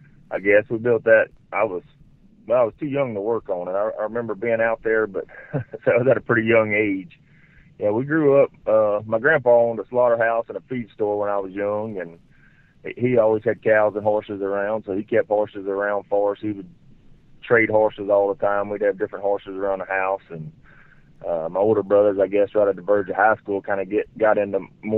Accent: Sulphur, Louisiana, United States; We grew up here in Sulphur, right outside of Lake Charles, I guess.

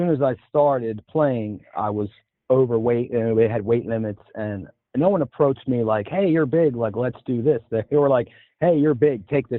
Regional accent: Bridgeton, New Jersey, United States; But the problem was I grew up in Bridgeton, New Jersey, and it's a great historic neighborhood, but it also has its dark side.

